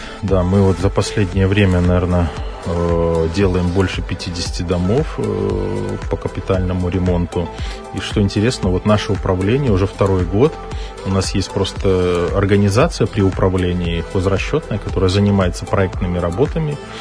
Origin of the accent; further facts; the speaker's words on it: Novobelitsa, Gomel Region, Belarus; Ну, я сам коренной новобельчанин, можно так сказать. Родился в Новобелице, работал долгое время в Новобелицком районе.